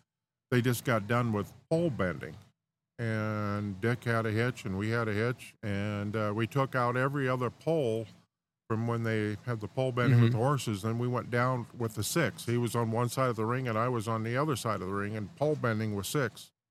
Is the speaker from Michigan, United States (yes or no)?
no; Iowa, United States; I'm originally from Iowa, yeah.